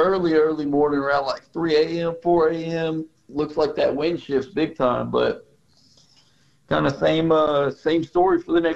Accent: Angleton, Texas, United States; My earliest memories I grew up in Angleton, and we used to, you know, me and my dad, shoot, when I'm 6, 7, 8, 9 years old, hop in the car and drive down to Jamaica Beach area.

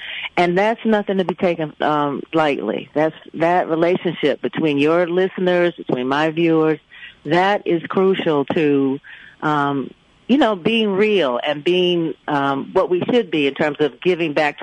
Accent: Detroit, Michigan, United States; I was very active in community organizations growing up in Detroit, and then it just kind of rolled from there.

